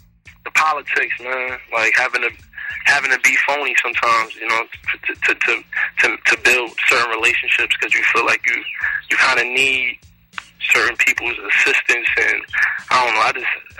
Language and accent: English; Brooklyn, New York, United States; Well, I mean, like every kid growing up in Brooklyn, you know … was definitely big, inspirations behind my love for hip-hop.